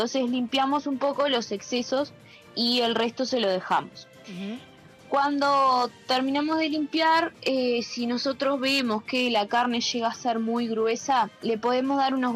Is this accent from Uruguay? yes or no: yes; Uruguay; como bien uruguayos que somos